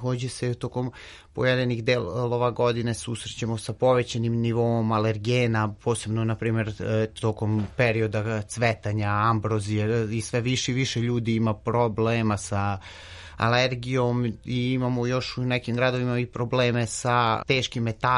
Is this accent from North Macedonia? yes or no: no; Jagodina, Pomoravlje District, Serbia; ja sam odrastao u Jagodini i dugo vremena sam mislio da je to miris zime